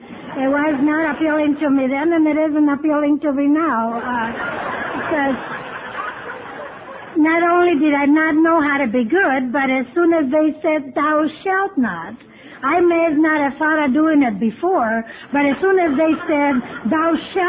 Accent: California, United States; now in Blythe, United States; I'm really from Orange County, California, but what I'm doing in Blythe is a man.

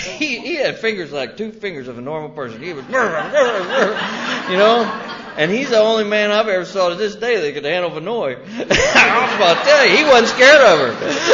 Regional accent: Shawnee, Oklahoma, United States; stand on a porch where I live today and look down the road a mile and see where I was born. I mean, I was born right there in Shawnee. I've not ventured that far away

